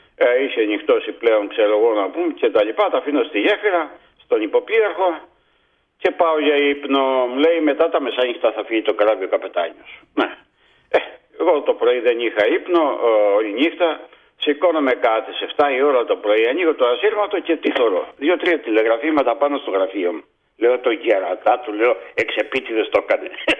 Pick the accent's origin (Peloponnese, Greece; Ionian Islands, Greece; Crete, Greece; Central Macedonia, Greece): Crete, Greece; Zakros; Από τη Σιτία. Από ποιο χωριό? Από τη Ζάκρο.